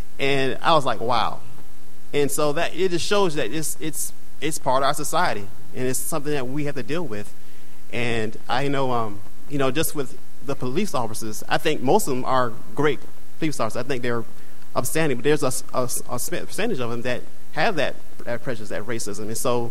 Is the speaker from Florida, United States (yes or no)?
yes; Florida, United States; I know growing up, and I grew up in Florida, and I experienced it growing up myself.